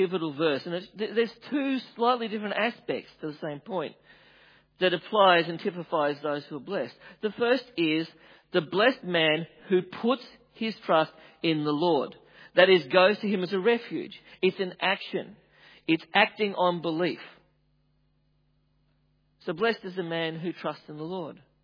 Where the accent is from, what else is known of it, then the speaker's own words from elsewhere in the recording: Australia; I grew up near the Murray